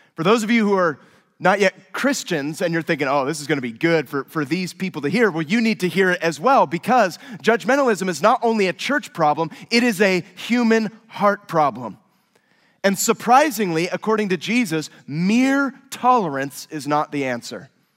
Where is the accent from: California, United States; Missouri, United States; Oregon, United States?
California, United States; I was born and raised in the North San Francisco Bay Area. And if you're from there, you don't do San Jose.